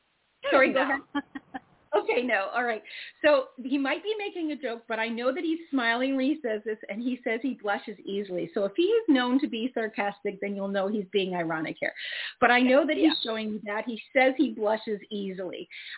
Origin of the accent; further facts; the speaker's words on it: Canada; Now, I am from Canada, and poppies are used very often by the Legion and the veterans organizations over there